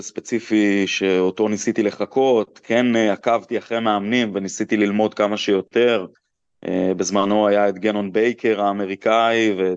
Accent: HaOgen, Central District, Israel; אני גדלתי בקיבוץ העוגן, עשיתי מעבר לבית ספר בנתניה

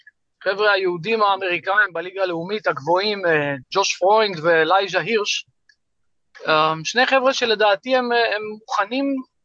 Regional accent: Kfar Blum, Northern District, Israel; משחק בכל השלבים של המשחק בגליל עליון, איפה שגדלתי, בקיבוץ כפר בלום.

